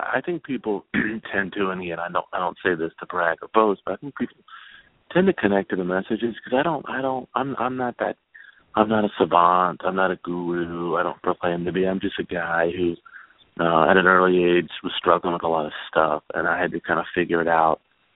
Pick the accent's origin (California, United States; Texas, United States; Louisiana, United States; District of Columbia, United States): District of Columbia, United States; Washington; But so I grew up in Washington, D.C., and, you know, feeling like I really didn't belong.